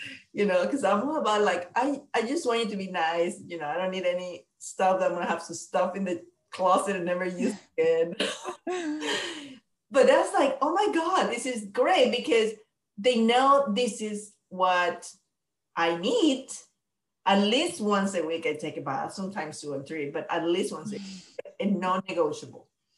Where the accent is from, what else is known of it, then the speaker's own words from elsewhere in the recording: Panama; now in Alaska, United States; So I'm from Panama and I live in Alaska.